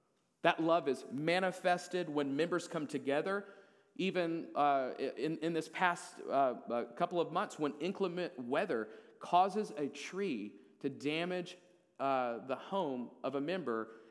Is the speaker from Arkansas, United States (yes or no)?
yes; Crossett, Arkansas, United States; I was working for a temp agency in a local bank in Crossett, which is my hometown, Crossett, Arkansas.